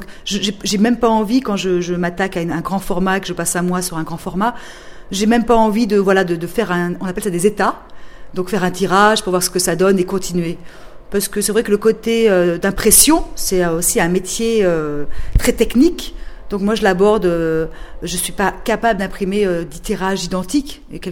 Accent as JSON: {"language": "French", "town": "Villefranche", "country": "France", "tie": "born there", "said": "Parce que je suis née à Villefranche"}